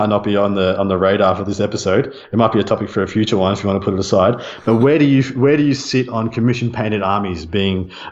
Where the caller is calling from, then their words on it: Australia; I'm speaking from Australia, and Australia is a very small scene.